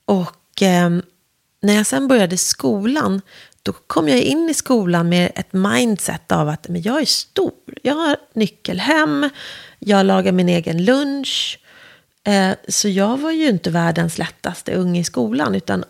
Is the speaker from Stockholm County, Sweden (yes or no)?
yes; Värmdö, Stockholm County, Sweden; also born or lived in Vällingby; Jag föddes i Nälsta, ett litet område utanför Vällingby, eller i Vällingby. Mm. Och när jag var ett år flyttade vi till Värmdö. Så jag i mitt hjärta och själ är ju en skärgårdsunge.